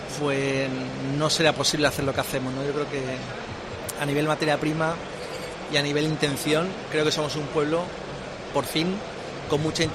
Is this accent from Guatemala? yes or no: no; Andalusia, Spain; es un evento que creo que como andaluces tenemos que seguir apostando y apoyando